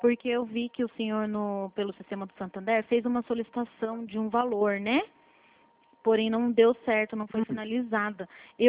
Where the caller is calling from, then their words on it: Atibaia, São Paulo, Brazil; Eu falo com você de São Paulo mesmo, é de Atibaia.